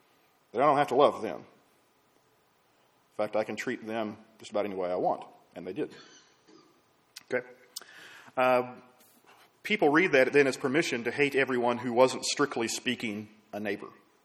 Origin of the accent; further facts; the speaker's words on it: Oklahoma, United States; born there; I was born in Oklahoma, right?